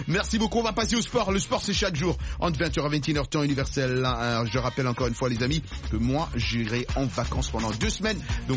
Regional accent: Côte d’Ivoire; now in Mali; je suis ivoirien actuellement, je suis au Mali

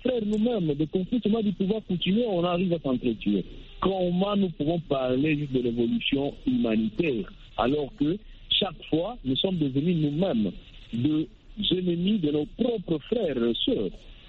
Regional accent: DR Congo; chez nous en RDC

